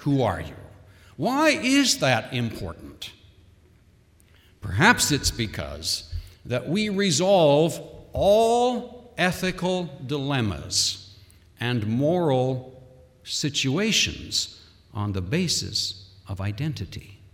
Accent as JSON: {"language": "English", "country": "Canada", "said": "Now, I am a Canadian."}